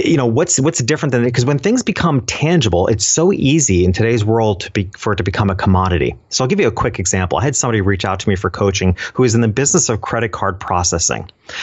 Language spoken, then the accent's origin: English; New York, United States; went back to my hometown, which was a tiny little town in upstate New York